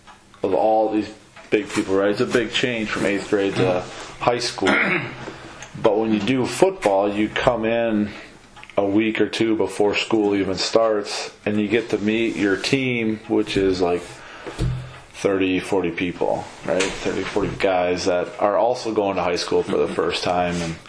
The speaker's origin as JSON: {"language": "English", "town": "Bankston", "country": "United States", "tie": "born or raised there", "said": "It was funny growing up in Bankston, the school bus would pick us up, take us over to like Farley, and then bring us back to Bankston."}